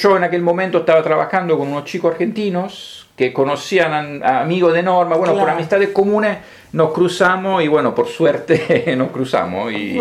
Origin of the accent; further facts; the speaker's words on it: Foggia, Apulia, Italy; born there; Spanish is a second language; moved away; soy italiano. Yo nací en Foggia, es una ciudad del sur de Italia.